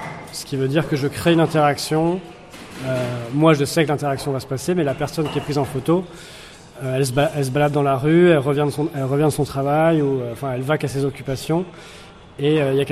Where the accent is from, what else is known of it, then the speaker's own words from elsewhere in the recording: France; now in Latin America; pour moi qui habite en Amérique latine... Ou même pour nous, Français, quand on vient de France